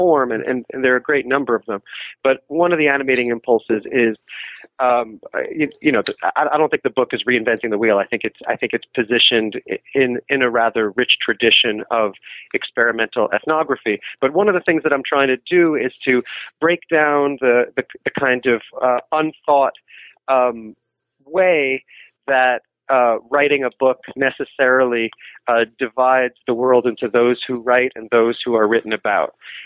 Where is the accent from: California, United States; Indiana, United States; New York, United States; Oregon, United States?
New York, United States; New York City; I'm from New York City, and I assume, given the way that I impose myself on the narrative, more of my background will come up over the course of the next hour.